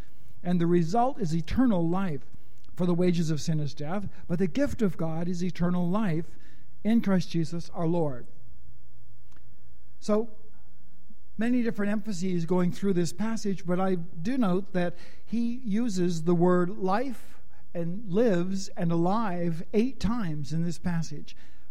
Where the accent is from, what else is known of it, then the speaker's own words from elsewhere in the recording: Canada; was all but a childhood capital offense growing up in Canada in the 50s and 60s.